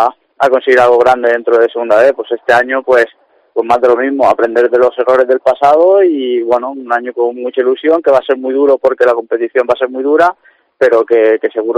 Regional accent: Alicante, Valencian Community, Spain; yo soy herculano y alicantino

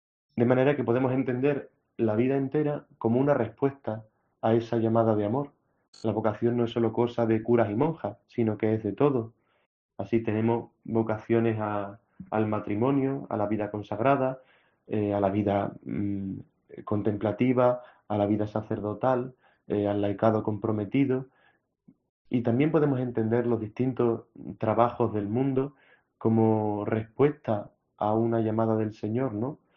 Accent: Villanueva de la Serena, Extremadura, Spain; Yo soy de Villanueva de la Serena, de la parroquia de San Francisco.

